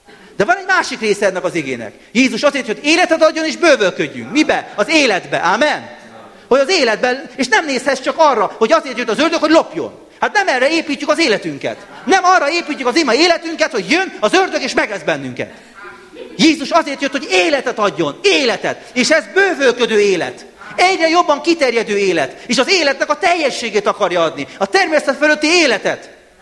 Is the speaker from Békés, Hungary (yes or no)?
no; Budapest, Hungary; Itt nevelkedtem az egyháza Budapesten.